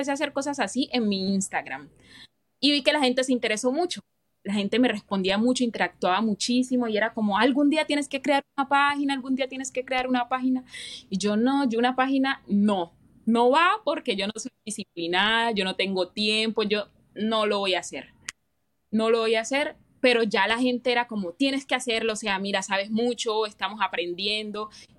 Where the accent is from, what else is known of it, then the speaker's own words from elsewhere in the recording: Quibdó, Chocó, Colombia; now in Armenia, Colombia; yo soy de Quibdó, Chocó. Actualmente vivo en Armenia, estudio medicina, tengo 25 años